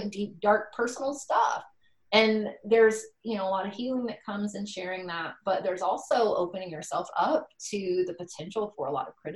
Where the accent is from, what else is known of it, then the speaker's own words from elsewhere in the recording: Southern United States, United States; I mean, I am from the South. I was raised in a, you know, Church of Christ household. My grandfather was a preacher